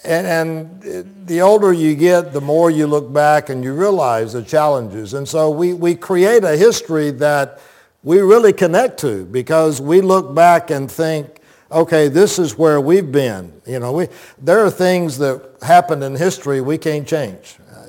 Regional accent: Plant City, Florida, United States; I grew up in Plant City and known and heard about Lakeland Hills Boulevard for many years and known many of you.

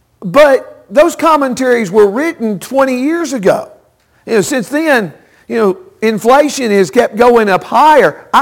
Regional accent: Dickson, Tennessee, United States; I was raised in Dixon, Tennessee, a little bit west of Nashville, about 40 miles west of Nashville.

